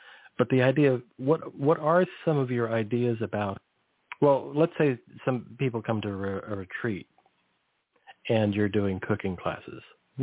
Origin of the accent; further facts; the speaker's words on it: California, United States; I grew up near the Salinas Valley, so it was a massive amount of ag.